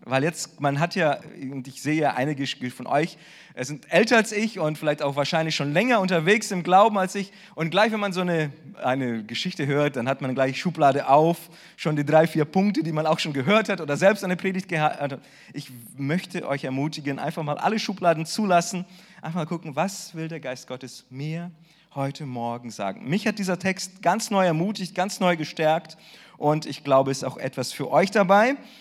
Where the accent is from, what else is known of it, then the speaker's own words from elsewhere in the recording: Rödinghausen, North Rhine-Westphalia, Germany; Ich komme aus Rödinghausen, aus einem Dorf, nicht mal 10.000 Einwohner. Im Vergleich zu Bremen richtig klein